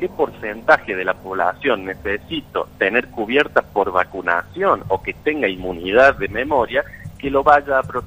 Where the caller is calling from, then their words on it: Córdoba, Argentina; Buenos días. Saludos desde Córdoba.